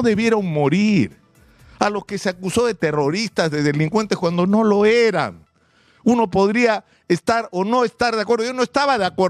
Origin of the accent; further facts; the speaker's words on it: Lima, Peru; Para dar una, por lo menos un gesto desde Lima, porque somos limeños